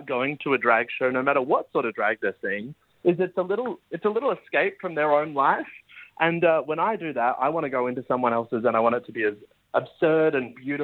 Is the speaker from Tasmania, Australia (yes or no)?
no; Melbourne, Victoria, Australia; I always say that I'm from Melbourne, but I'm spiritually from Perth.